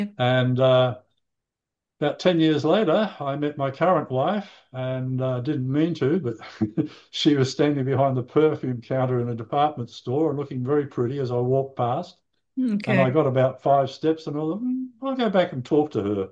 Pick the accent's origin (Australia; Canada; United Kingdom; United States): Australia; I left there when I was five, so I'm really an Australian.